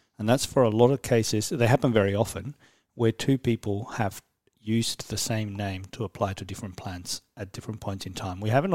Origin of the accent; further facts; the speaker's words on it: Spain; moved away as an adult; now in Australia; Well, I was originally born in Spain and spent the first 18 years of my life in there. And I came to Australia just in time to start uni.